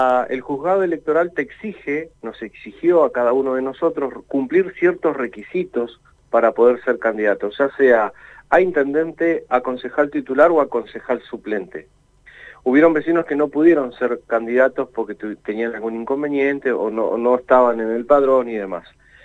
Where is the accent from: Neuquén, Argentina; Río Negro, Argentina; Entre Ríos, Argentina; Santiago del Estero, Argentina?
Neuquén, Argentina; Plotier; Yo soy un vecino nacido y criado en Plotier.